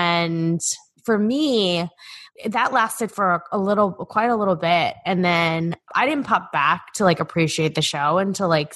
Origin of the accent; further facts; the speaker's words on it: New York, United States; the biggest because I'm from Long Island.